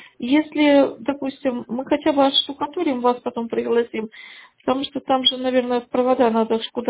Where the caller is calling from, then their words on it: United States; я из США звоню.